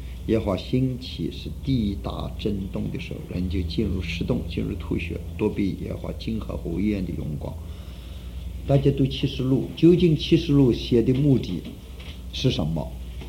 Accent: China; 我们中国人中国的那个傲气，我们是皇帝的子孙

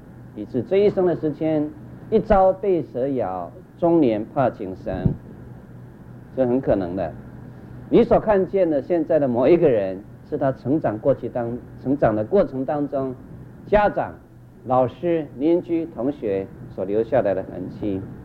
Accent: China; 我们中国人跟新的朋友认识，起先的时候我们都不太敢把自己敞开，先怀疑他这个人到底是不是坏人

